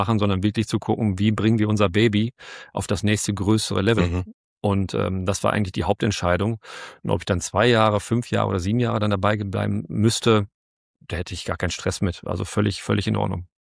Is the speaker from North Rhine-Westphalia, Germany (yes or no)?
yes; North Rhine-Westphalia, Germany; Ich bin ja aus dem schönen Westmünsterland hier.